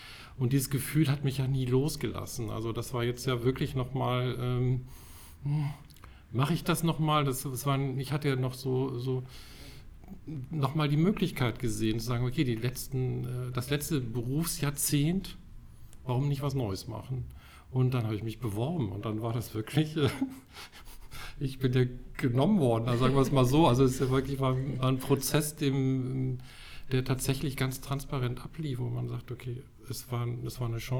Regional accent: Hamburg, Germany; Also das lohnt sich auch einfach so als Hamburger, einfach mal in eine Barkasse zu steigen und sich so ein bisschen den Wind um die Nase wehen zu lassen.

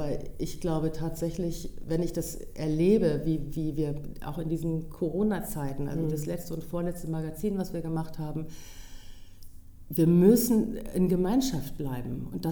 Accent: Bremen, Germany; also born or lived in Wilhelmshaven; now in Hamburg, Germany; nicht in Wilhelmshaven, sondern in Bremen, da wo ich aufgewachsen bin, da ist auch, na klar, Elternhaus ist auch Heimat.

